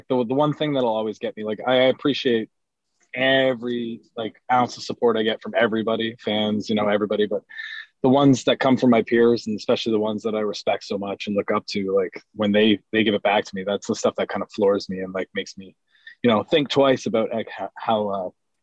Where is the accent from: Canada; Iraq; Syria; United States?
Canada; growing up as a Canadian fan, especially, I was such a fan of the Hart Foundation growing up and then Team Canada.